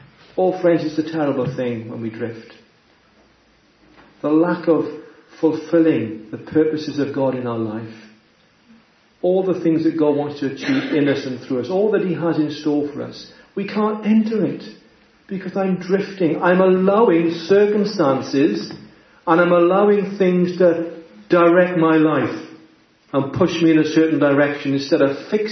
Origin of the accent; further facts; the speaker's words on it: Wales, United Kingdom; Might not be quite good English to call it an ability, but I am a Welshman, so I'll get away with it.